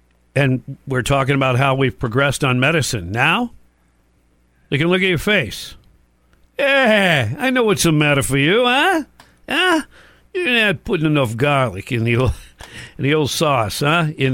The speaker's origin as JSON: {"language": "English", "town": "Detroit", "region": "Michigan", "country": "United States", "tie": "born or raised there", "said": "But I grew up in Detroit"}